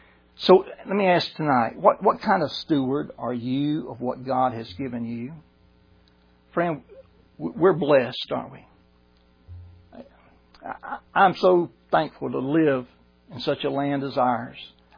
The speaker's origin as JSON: {"language": "English", "town": "Brunswick", "region": "Georgia", "country": "United States", "tie": "born or raised there", "said": "But I was born in America. Somebody got the gospel to my mom and dad. My mom and dad were saved before I was born. I was attending church 9 months before I was born. You know, I was in the womb. My mom and dad raised me in Sterling Baptist Church in Brunswick, Georgia."}